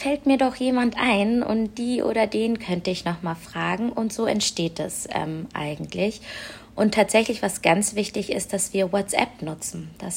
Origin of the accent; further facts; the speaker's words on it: Hamburg, Germany; Also ich bin jemand, die hier im Bezirk Harburg aufgewachsen ist, die immer noch hier lebt.